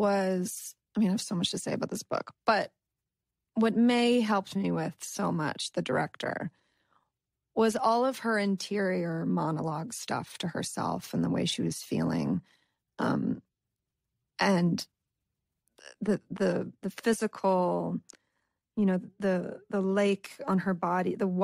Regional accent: East Coast, United States; I grew up in the East Coast. I went to a boarding school. I went to Vassar for college.

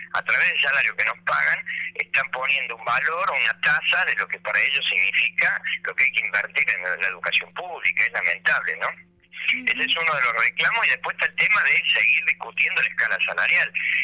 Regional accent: Buenos Aires Province, Argentina; yo soy de provincia de Buenos Aires

